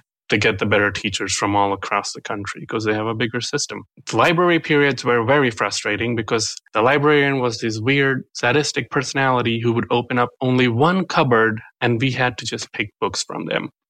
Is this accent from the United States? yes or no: no; Hyderabad, Telangana, India; first language te; English is a second language; I grew up in southern part of India in Hyderabad. It's a city down there that is huge.